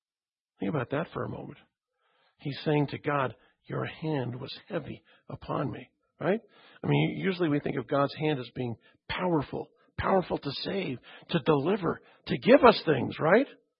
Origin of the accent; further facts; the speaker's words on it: Canada; I come from Canada. I'll take all the heat you can give me.